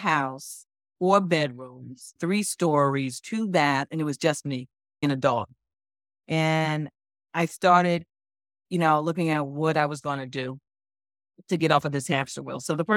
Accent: Newark, New Jersey, United States; And we grew up in Newark. I was raised in Newark.

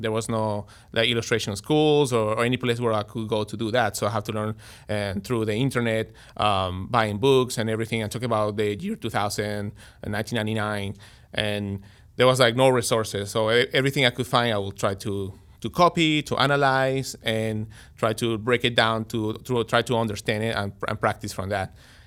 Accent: Venezuela; Yeah, well, I'm from Venezuela.

